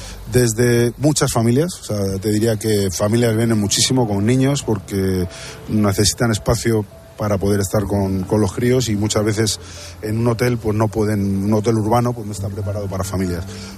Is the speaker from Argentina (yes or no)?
no; Madrid, Community of Madrid, Spain; como buen madrileño, observo mucho mi ciudad